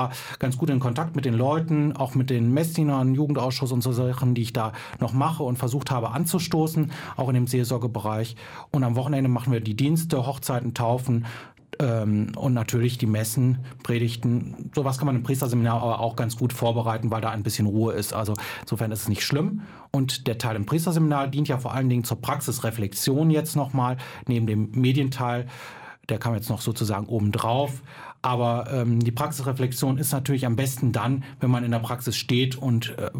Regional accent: Monheim am Rhein, North Rhine-Westphalia, Germany; Ich konnte das früher, als ich in Monheim gewohnt habe, wo ich herstamme, eigentlich auch noch dort empfangen

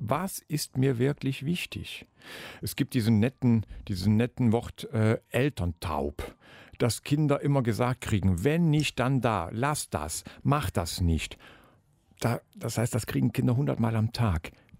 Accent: Eifel, Germany; Ich komme aus der Eifel, da ist das Dialekt gesprochen.

